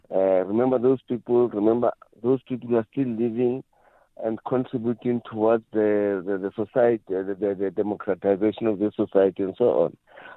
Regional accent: Sebokeng, Gauteng, South Africa; Yes, I'm originally from Sebokeng in the Vaal. So, but in 1976, I was studying. I was in matric at Orlando High School when the uprising started.

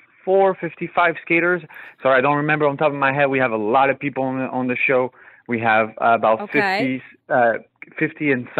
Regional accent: Montreal, Quebec, Canada; I grew up in Pointe-aux-Trembles, so on the complete east of the island.

